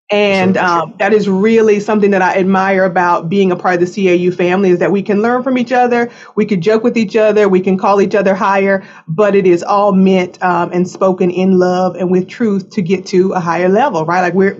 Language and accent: English; North Carolina, United States; So I learned that from my mother kind of growing up in North Carolina. She was raised down the hill. I was raised up the hill.